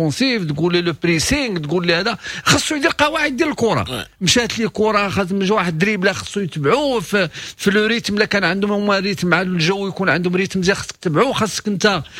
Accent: Morocco; وحنا بالنسبه لنا كمغاربه ما متعودينش نلعبوا في هذه الاجواء

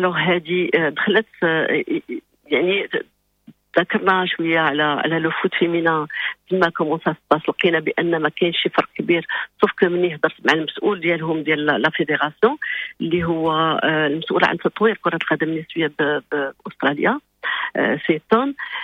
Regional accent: Morocco; ولفوت فينينا عندنا في المغرب كيفاش غادي

